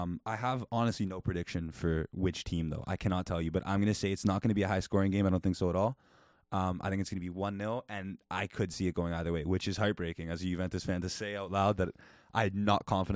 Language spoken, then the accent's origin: English; Canada; But as a Canadian, you know, you're always interested to see how they do.